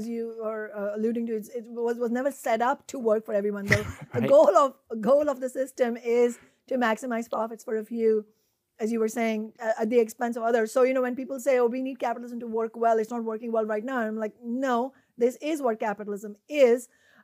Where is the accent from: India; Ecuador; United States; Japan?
India; my home country, India, it doesn't have just two parties.